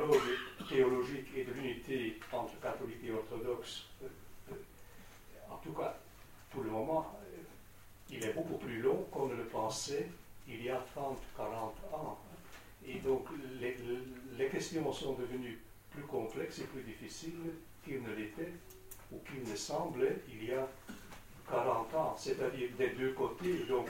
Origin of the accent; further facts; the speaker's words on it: Belgium; Voyons un peu le développement de certains partis politiques chez nous en Belgique